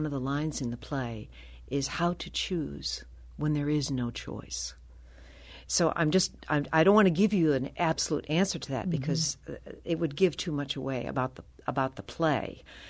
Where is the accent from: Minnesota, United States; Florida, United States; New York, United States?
New York, United States; moved away as an adult; now in Phoenix, United States; I am from New York. I lived 40 years in New York, actually. But now I live in Phoenix, Arizona, all places.